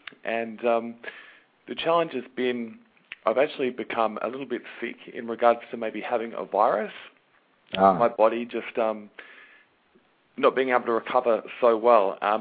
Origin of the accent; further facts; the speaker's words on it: Adelaide, South Australia, Australia; and I'm actually from Adelaide in Australia.